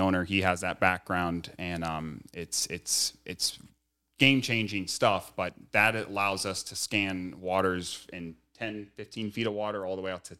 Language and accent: English; Palm Beach, Florida, United States; I've been fishing and diving South Florida my whole life. I'm born and raised in Palm Beach